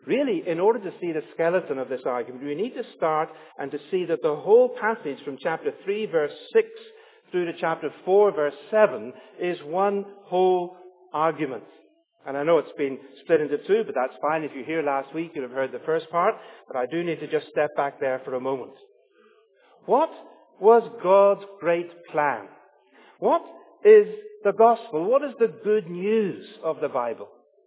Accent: Ireland; which is not bad for me to remember, being an Irishman

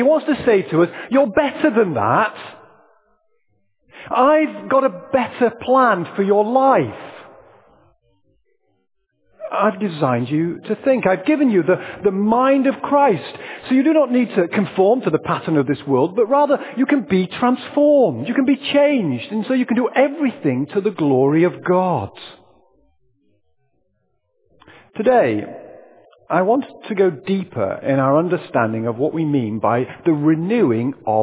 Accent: United Kingdom

